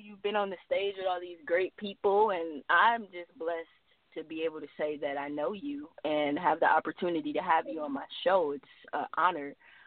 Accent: Detroit, Michigan, United States; She is from my hometown, Detroit, Michigan, my hometown, my old stomping ground.

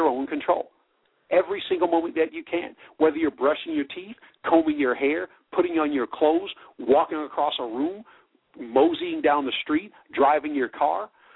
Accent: the South, United States; I say y'all. I'm from the South.

